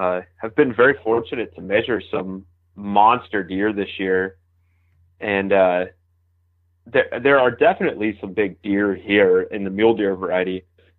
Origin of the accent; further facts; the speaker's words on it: Sheridan, Wyoming, United States; also born or lived in Cheyenne, Wyoming; now in Montana, United States; I grew up, I was born in Sheridan, Wyoming, and then I joined the Air Force in 2002.